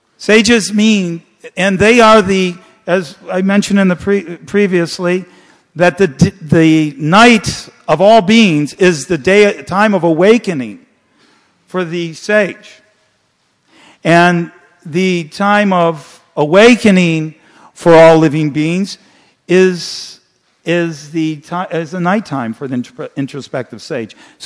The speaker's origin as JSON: {"language": "English", "town": "Detroit", "region": "Michigan", "country": "United States", "tie": "born there", "said": "I was born in Detroit, Michigan. I was born in a family of 14 children."}